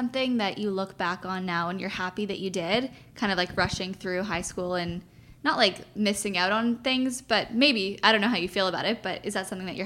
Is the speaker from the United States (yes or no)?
no; Toronto, Ontario, Canada; We're from Toronto. So we have been, like, we lived close to New York our whole life.